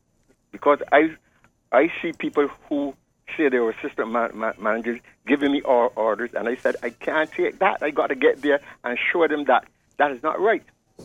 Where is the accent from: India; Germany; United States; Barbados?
Barbados; I was born in Barbados. Right. I was educated in Barbadoes.